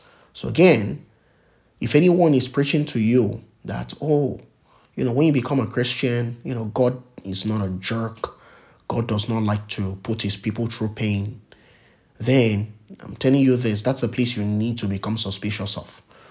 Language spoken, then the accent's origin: English; Nigeria; there's this saying that I used to hear as a child growing up in Nigeria.